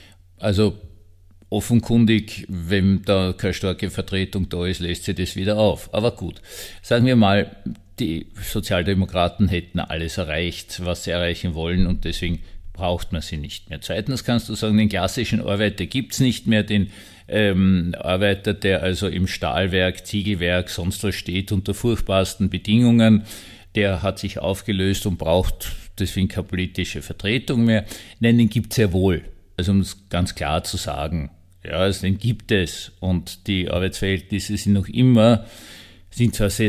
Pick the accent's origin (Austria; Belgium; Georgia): Austria; ich bin aufgewachsen in Studententagen mit einem Bruno Kreisky mit absoluter Mehrheit in Österreich.